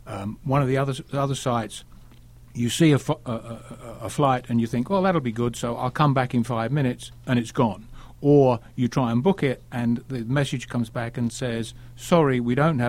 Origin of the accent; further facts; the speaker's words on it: United Kingdom; And being British, we like to celebrate failure.